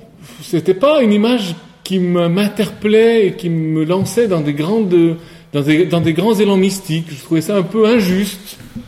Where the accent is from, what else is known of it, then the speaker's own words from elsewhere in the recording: Switzerland; On vient donc de Suisse, nous, tous les deux, et on avait, je pense, une religiosité qui était très marquée par les préceptes